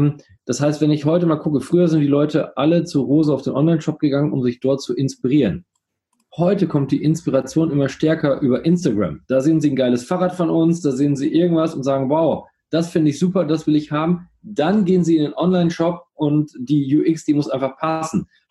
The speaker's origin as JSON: {"language": "German", "town": "Coesfeld", "region": "North Rhine-Westphalia", "country": "Germany", "said": "ich komme ja aus Coesfeld"}